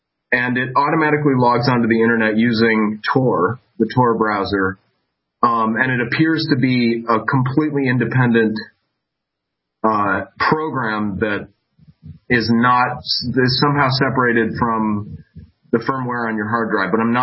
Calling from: Cleveland, Ohio, United States; Yeah, I'm calling from Cleveland, Ohio.

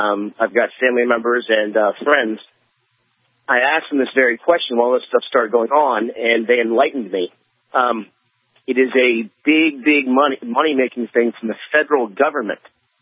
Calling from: Delaware, United States; at least I'm calling from Delaware, this state apparently signed on to a race to the top federal program.

